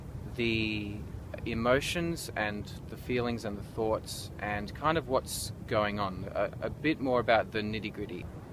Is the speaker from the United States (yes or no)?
no; New South Wales, Australia; Hi Jeremy … I'm from the Central Coast of New South Wales.